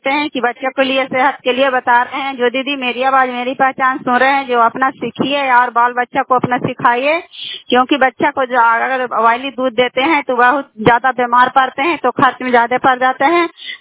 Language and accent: Hindi; Kalyanpur, Bihar, India; घर कल्याणपुर वाले बेलची पंचायत प्रखंड चंदी जिला ललांदा का निवासी हूँ।